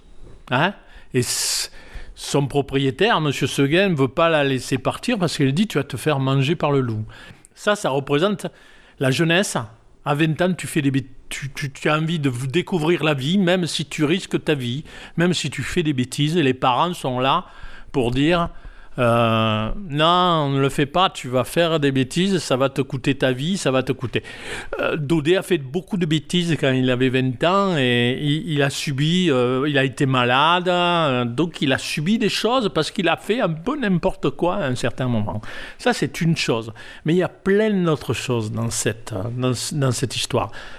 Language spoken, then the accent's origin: French; Provence-Alpes-Côte d'Azur, France; accent: Provençal; C'est mon accent. Et c'est même le moment de dire de la langue provençale. La langue provençale, c'est mes couleurs. C'est l'air de dire je suis d'ici et je parle dans la langue du pays.